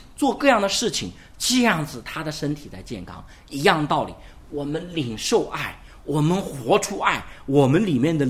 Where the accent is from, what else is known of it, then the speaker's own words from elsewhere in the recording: China; 我们教育孩子的时候，我们中国人因为比较含蓄，以前很少，但是现在已经改变很多了。